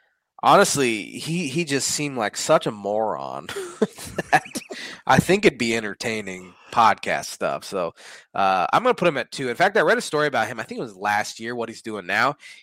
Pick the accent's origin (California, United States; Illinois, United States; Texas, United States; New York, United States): Illinois, United States; Chicago; Pizza? No, thank you. I'm from Chicago.